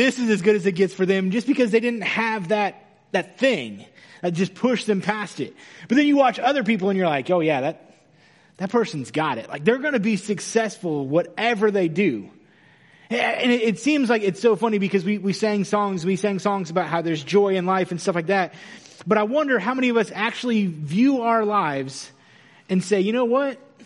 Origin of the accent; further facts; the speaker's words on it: Mooringsport, Louisiana, United States; I grew up in Mooringsport. Most people don't even know where Mooringsport is.